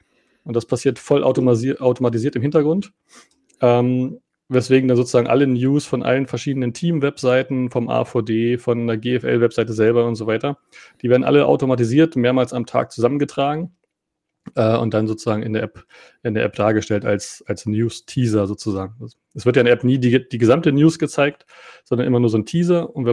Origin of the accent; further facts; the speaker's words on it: Saxony-Anhalt, Germany; Also ich komme aus der Altmark Raum Magdeburg ist es eigentlich auch nicht. Ist eigentlich so mitten im Nirgendwo bei Magdeburg.